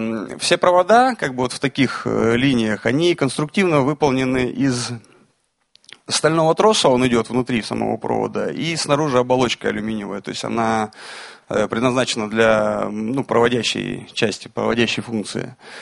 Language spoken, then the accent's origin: Russian; Republic of Karelia, Russia; Я приехал из Карелии тоже, вот с ребятами